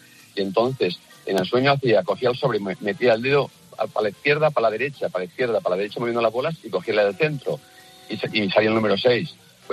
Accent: Valencia, Valencian Community, Spain; moved away as an adult; Yo soy de Valencia, me fui para Madrid

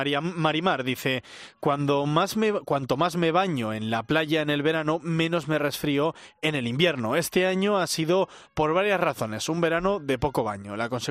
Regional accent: Palencia, Castile and León, Spain; Me crié en Palencia y allí en el invierno hace mucho frío.

